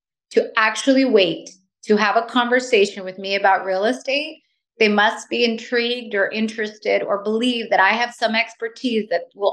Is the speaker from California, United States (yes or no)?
yes; San Francisco, California, United States; I grew up in San Francisco, and when I became an adult and had my children, I moved out to the Peninsula. So both areas are considered my home.